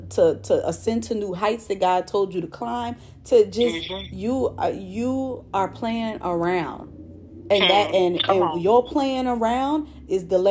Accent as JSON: {"language": "English", "town": "New Orleans", "region": "Louisiana", "country": "United States", "lives_now": "Houston, United States", "said": "I said I'm from New Orleans. Now the rest of them, they from wherever they from. But me, I'm from here."}